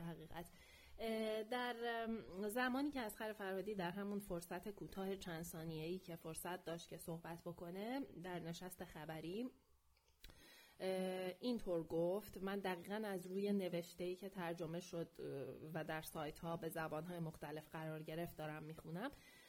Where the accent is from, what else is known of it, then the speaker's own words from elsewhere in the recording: Iran; ولی این توقع ماست به عنوان یک ایرانی.